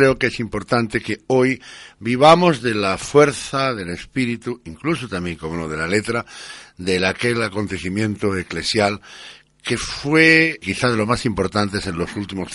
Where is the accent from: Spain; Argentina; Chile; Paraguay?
Spain; Jaén, Andalusia; soy de Jaén, soy un cura que escribe, no un periodista que dice misa.